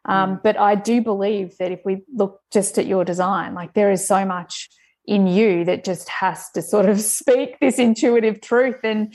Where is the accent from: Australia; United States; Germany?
Australia; especially being Australian